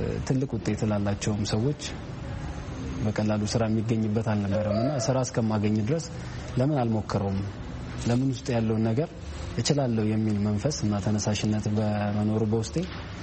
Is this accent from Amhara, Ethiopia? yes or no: no; Addis Ababa, Ethiopia; ተወልጄ ያደግኩት አዲስ አበባ ነው።